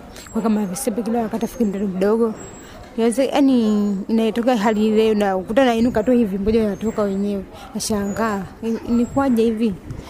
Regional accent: Sumbawanga, Rukwa, Tanzania; Mara ya pili nikaenda Sumbawanga mjini kule kwetu kijijini, nikatibiwa kwa mara ya pili, haikutokea nafuu.

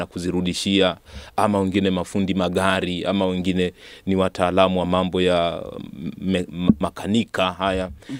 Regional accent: Tanzania; kama tunaweza tukasema kwa mfano sisi tunatoka Tanzania

